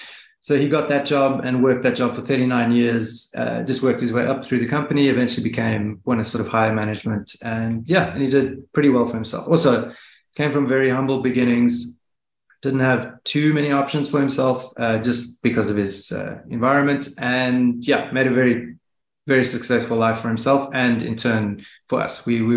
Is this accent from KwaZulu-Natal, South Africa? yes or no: no; Johannesburg, Gauteng, South Africa; moved away as an adult; now in Cape Town, South Africa; my parents moved to Johannesburg when I was, I think, 3 or 4 years old. I grew up in Johannesburg. I was there for my entire life up until about 27. I was 27 years old.